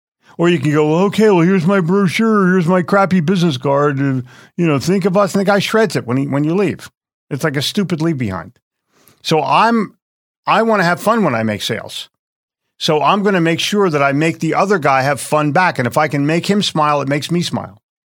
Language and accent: English; Philadelphia, Pennsylvania, United States; I grew up in Philly, so I'm Eagles, Flyers, Sixers, and I hate the Celtics.